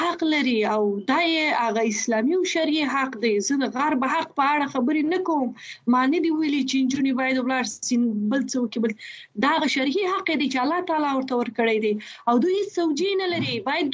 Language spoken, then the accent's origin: Pashto; Afghanistan; ما افغانستان کې زه اوسېدلې یم او زه د افغانستان يم